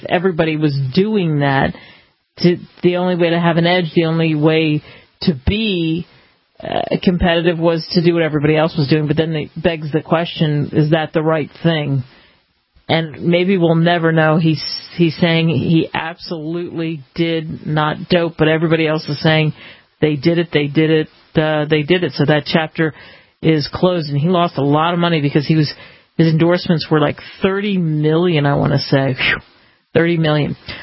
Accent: East Coast, United States; Growing up in the East Coast, I know what it's like to, all too well, to go through those situations

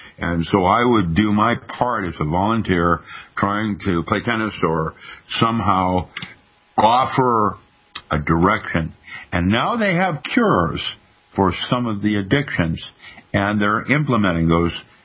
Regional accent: Seattle, Washington, United States; I grew up in Seattle. I love Seattle. I remember Seattle as it was, not as it is

